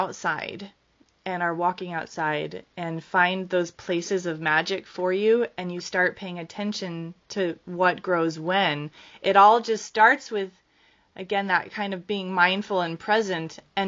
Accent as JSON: {"language": "English", "town": "Salcha", "region": "Alaska", "country": "United States", "tie": "born or raised there", "said": "I grew up in the Fairbanks area, just south of Fairbanks, in a little town called Salcha."}